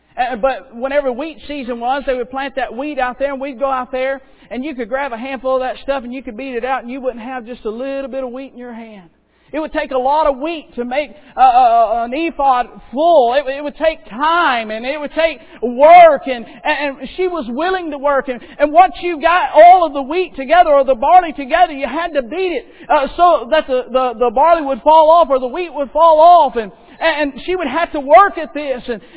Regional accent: Florida, United States; I was raised in Florida. We were raised right behind, there was a cotton field, and then there was a wheat field.

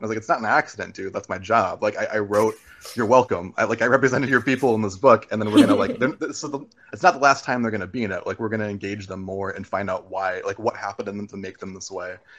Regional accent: Arizona, United States; Well, like, growing up in Arizona didn't hurt.

